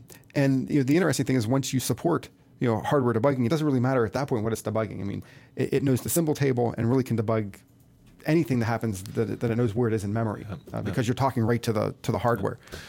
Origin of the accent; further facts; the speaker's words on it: United States; I know I'm an American, right?